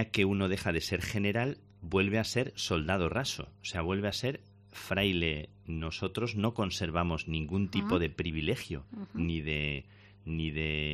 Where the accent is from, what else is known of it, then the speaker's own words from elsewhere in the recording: Plasencia, Extremadura, Spain; Como yo luego no tengo ningún pudor en hacer propaganda ni de mi tierra, ni de Plasencia, ni del Valle del Jerte, ni de la Cereza